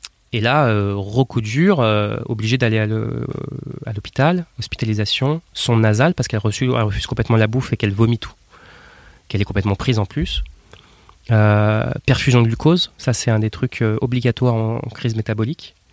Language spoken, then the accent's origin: French; Nantes, Pays de la Loire, France; born there; moi, je viens de France, né à Nantes, et ma femme née en Sibérie, à Irkoutsk, à côté du Baïkal